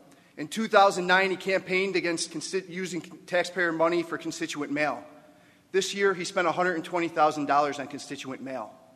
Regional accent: North Tonawanda, New York, United States; also born or lived in South Towns; I grew up in North Tonawanda. My family ended up moving us to the South Towns, so I graduated from Springville High School.

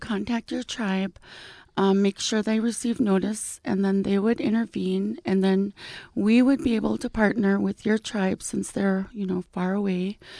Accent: St. Mary's, Alaska, United States; now in Bethel, United States; I'm originally from St. Mary's. I'm an Ogalchuk tribal member, and I graduated from APU in Anchorage.

